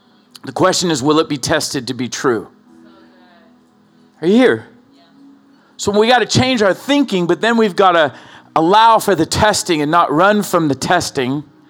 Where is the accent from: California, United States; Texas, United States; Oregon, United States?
California, United States; Oceanside; I grew up in Oceanside, man.